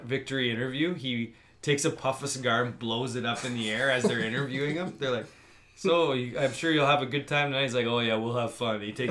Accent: Canada; and I apologize to the Canadian Open, being Canadian and all

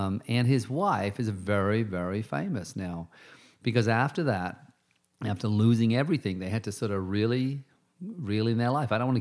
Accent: United Kingdom; I can do British accents and I am from Britain as well.

